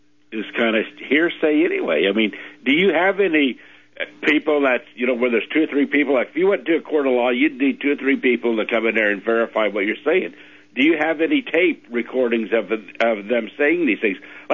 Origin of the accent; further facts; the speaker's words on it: Kansas, United States; like I'm from Kansas, or I was born in Kansas, which is real close to Missouri, and that's a show me state